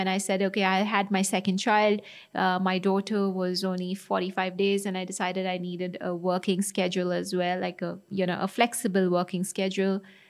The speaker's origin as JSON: {"language": "English", "region": "Dubai", "country": "United Arab Emirates", "tie": "born or raised there", "said": "My grandparents came to Dubai in the 70s, followed by dad, who was a banker. And then I grew up in Dubai."}